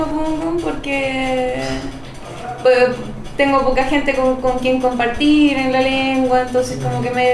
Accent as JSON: {"language": "Spanish", "town": "Santiago", "region": "Santiago Metropolitan Region", "country": "Chile", "tie": "born there", "said": "Yo nací en Santiago. Mis padres también nacieron en Santiago"}